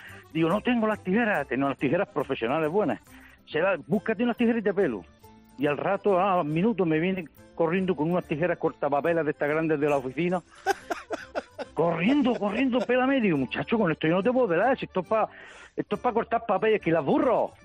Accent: Zarandona, Region of Murcia, Spain; yo soy de Murcia, yo soy de Zarandona

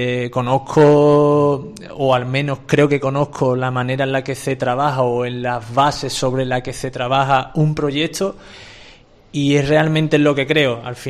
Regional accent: Granada, Andalusia, Spain; Igual que cuando estuve en Granada lo pensaba, estaba en un club muy importante de mi tierra

